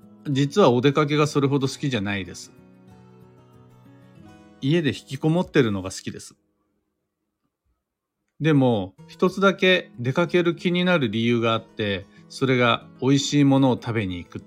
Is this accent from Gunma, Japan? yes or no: yes; Kiryu, Gunma, Japan; 僕が生まれ育った群馬県桐生市だとソースカツ丼、あとはひもかわうどん、さらには焼きまんじゅうとかが名物です。